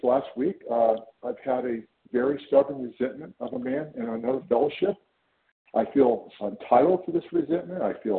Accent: California, United States; I'm from California.

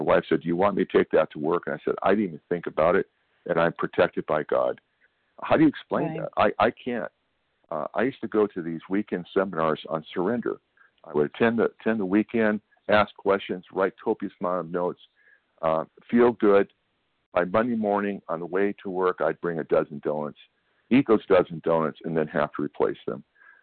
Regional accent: California, United States; I'm from California.

